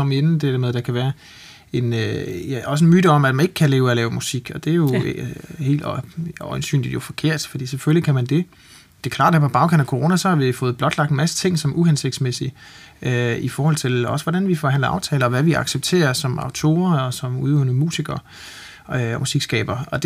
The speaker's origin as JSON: {"language": "Danish", "town": "Frederikshavn", "region": "North Denmark Region", "country": "Denmark", "lives_now": "Copenhagen, Denmark", "said": "Allerførst, jeg gjorde, da jeg flyttede til København fra Frederikshavn sin tid, det var at starte en komponistforening"}